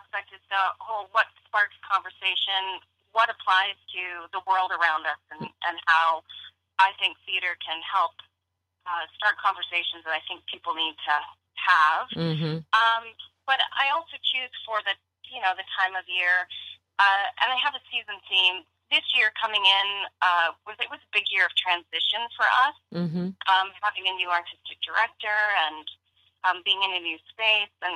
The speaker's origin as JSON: {"language": "English", "country": "Canada", "tie": "born or raised there", "said": "I'm Canadian and grew up in Canada"}